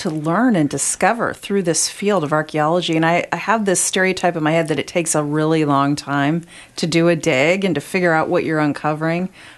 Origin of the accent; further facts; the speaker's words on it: Ohio, United States; I grew up in Ohio where we had the big serpent mound in Chillicothe, Ohio, which is such a famous archaeological site. Here in Florida, we have them too.